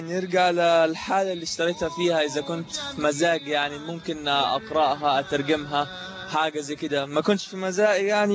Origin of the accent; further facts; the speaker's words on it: Palestine; now in Egypt; من فلسطين، طالب في كلية الهندسة في جامعة مصر.